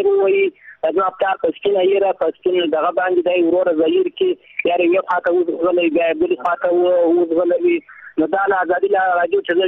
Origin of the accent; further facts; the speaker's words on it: Gilan, Ghazni, Afghanistan; now in Iran; زه د غزنی ولایت ګیلان دی ولسوالۍ د رسنۍ د اوسیدونکی یم.